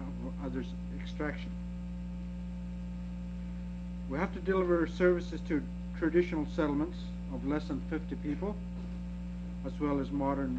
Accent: Northwest Territories, Canada; I'm a Inuit from the Arctic coast. If you go right around along the coast, you eventually get to my community.

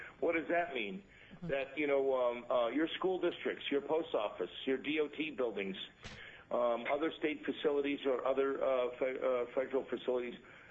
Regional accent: New York, United States; I talk a little fast. I'm originally from New York.

